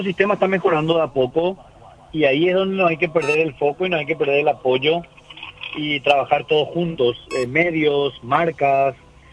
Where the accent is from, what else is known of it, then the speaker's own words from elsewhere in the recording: Paraguay; la nueva identidad que tenemos como paraguayos jóvenes y semi jóvenes